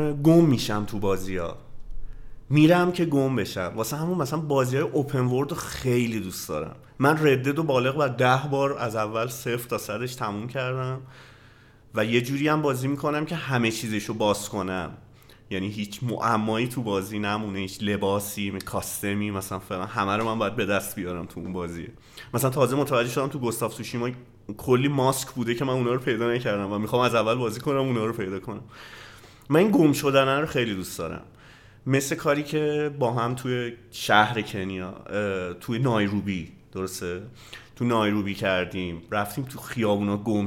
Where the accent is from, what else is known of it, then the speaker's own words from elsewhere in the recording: Rasht, Gilan, Iran; آره رشت حتی ولایتم.